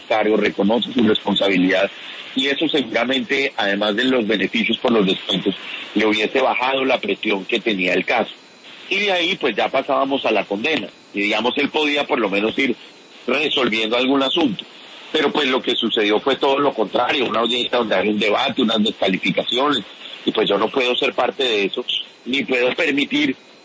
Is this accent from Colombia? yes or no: yes; Colombia; no podemos como colombianos permitir que el debate esté yendo hacia el ataque personal.